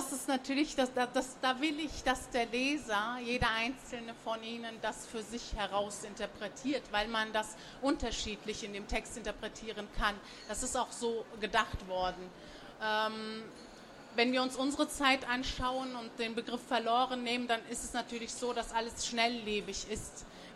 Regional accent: Germany; born there; Und daher kommt eben die türkische Sprache, die ich wie meine Muttersprache spreche. Und die deutsche eben, weil ich hier geboren worden bin. Tscherkessisch kann ich einige Wörter leider nur.

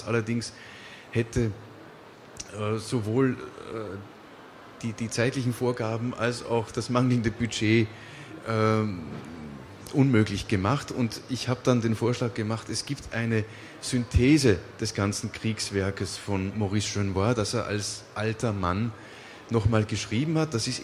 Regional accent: Vienna, Austria; now in Kiel, Germany; Ich komme ursprünglich aus Wien. Es haben mich dann des Meeres und der Liebe Wellen nach Kiel verschlagen.

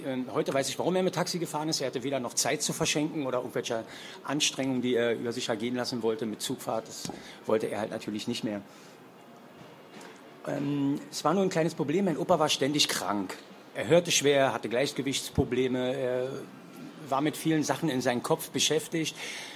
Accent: Dresden, Saxony, Germany; Die ersten Jahre meines Lebens bin ich auf dem Dorf groß geworden, in Dresden. Das war eine schöne Zeit. Man muss sich vorstellen, es gab eine Dorfstraße, links und rechts jeweils 50 Häusern. Ziemlich kleines Dorf mit 100 Seelen.

